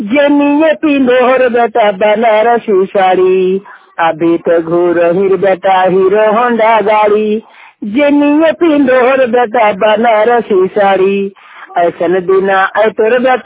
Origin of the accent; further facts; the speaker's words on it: Dhanbad, Jharkhand, India; हम झारखंड का रहने वाला हूँ, डिस्ट्रिक्ट धनबाद।